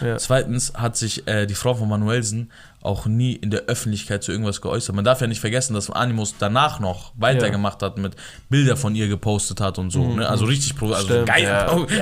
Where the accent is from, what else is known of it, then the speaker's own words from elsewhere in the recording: Iran; Ich als Iraner hab mich fremd geschämt.